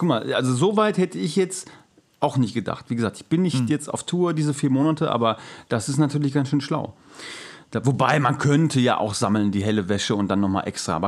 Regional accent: Gelsenkirchen, North Rhine-Westphalia, Germany; Pass auf, ich komme ja aus Gelsenkirchen.

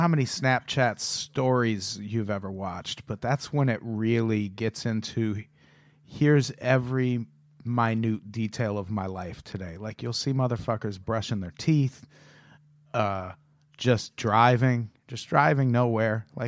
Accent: Illinois, United States; And it was historic for me because I was born and raised in Illinois, which is where the Cubs are at.

